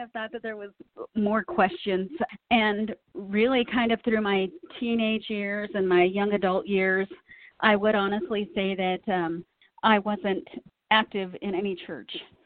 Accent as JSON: {"language": "English", "region": "Utah", "country": "United States", "tie": "born or raised there", "said": "I think that growing up in Utah and having such a diversity around me, from Jehovah's Witnesses to the LDS, you start picking out there's good qualities in all of the religions."}